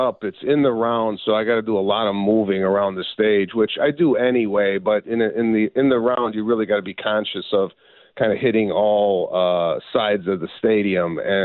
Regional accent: Chicago, Illinois, United States; Growing up in Chicago in the Northwest suburbs, you know, when your doorbell rang back in the 80s, it was exciting.

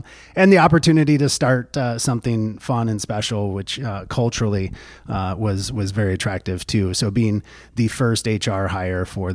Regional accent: Traverse City, Michigan, United States; also born or lived in Utah / Oregon / California; about 10 years out west, Utah, Oregon, California, working in the outdoor industry, I moved back to my hometown here, Traverse City.

